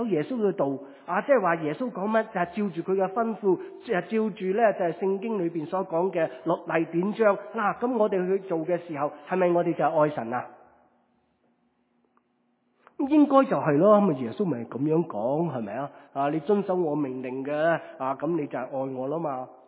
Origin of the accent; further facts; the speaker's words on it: Guangdong, China; 即係我廣東人咧就話，你要扮嘢